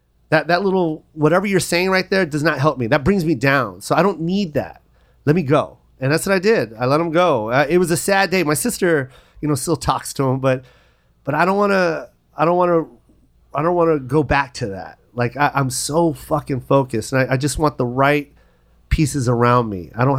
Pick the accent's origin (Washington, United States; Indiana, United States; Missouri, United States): Washington, United States; Tacoma; I grew up in Tacoma